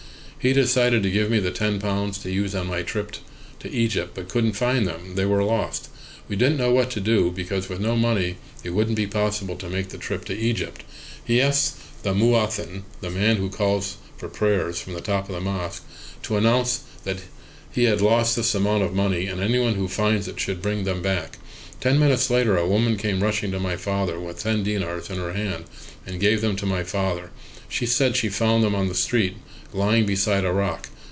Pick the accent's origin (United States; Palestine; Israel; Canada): Palestine; Tulkarm, Tulkarm Governorate; We both went back home. My friend is from Haifa, and I was from Tul Karm.